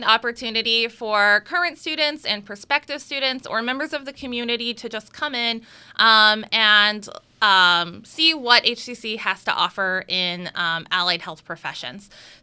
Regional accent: Kansas, United States; moved away as an adult; I'm from Kansas, which is where I graduated high school and graduated college. And I kind of came out here, fell in love with the East Coast, and I've remained.

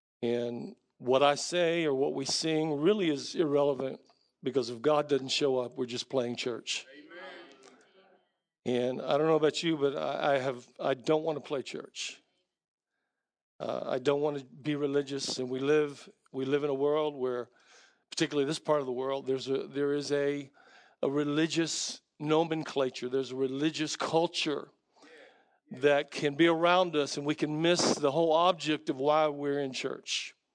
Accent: the South, United States; And I remember I was raised in the South, where most people went to church.

